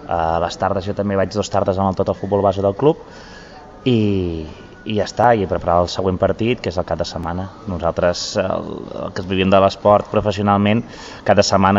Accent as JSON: {"language": "Catalan", "town": "Reus", "region": "Catalonia", "country": "Spain", "said": "soc molt de Reus i que sento molt Reus com a meu. De fet, les meves xarxes socials, el meu Twitter, el primer que poso és reusenc."}